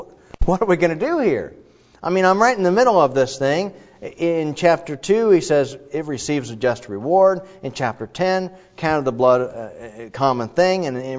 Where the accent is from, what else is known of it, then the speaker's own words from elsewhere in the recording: Ohio, United States; And I'm from Ohio, and I'm thinking, That just doesn't sound right.